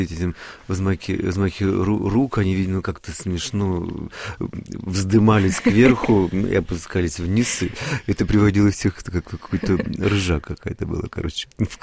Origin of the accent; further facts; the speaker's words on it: Chelyabinsk, Chelyabinsk Oblast, Russia; Вот, это в Челябинске, я же из Челябинска, уральский, так сказать, человек.